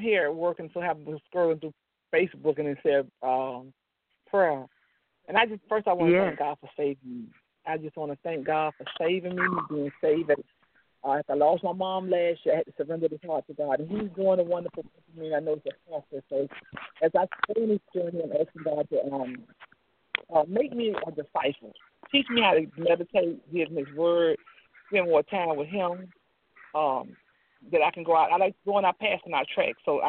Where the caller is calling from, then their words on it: Miami, Florida, United States; I'm calling from Miami.